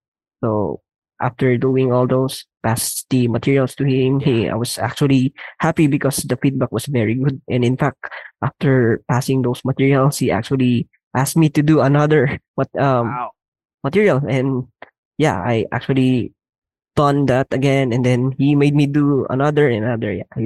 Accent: Baguio, Cordillera Administrative Region, Philippines; I am from Baguio City.

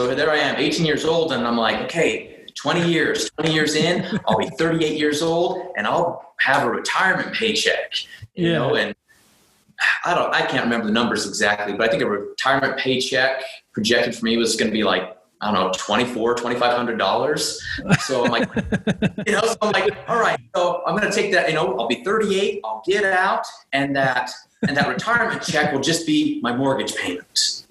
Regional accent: Utah, United States; I'm born and raised in Utah, and it's where I love to be. I love the four distinct seasons that Utah offers. All my family's here.

